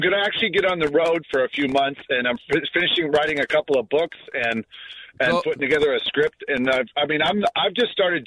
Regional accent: Torrance, California, United States; I grew up in Torrance. I went to West High. I'm a local kid.

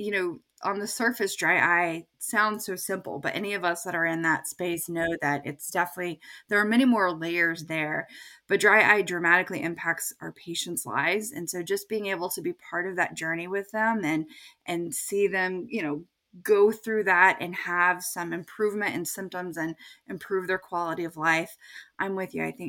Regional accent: Texas, United States; So I grew up in Texas.

